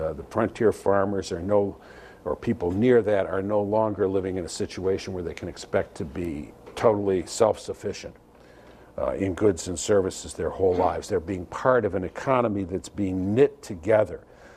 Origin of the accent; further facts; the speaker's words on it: Michigan, United States; New York was closer in travel time to Europe than it was to my home state of Michigan